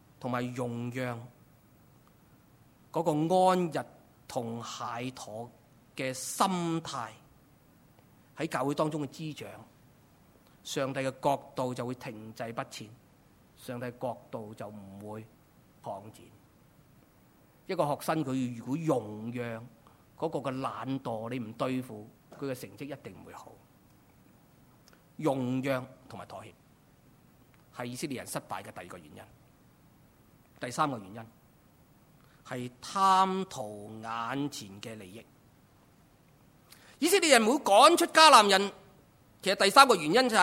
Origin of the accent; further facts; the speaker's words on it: Hong Kong; 我们香港人发挥得淋漓尽致香港仔的精神是什么？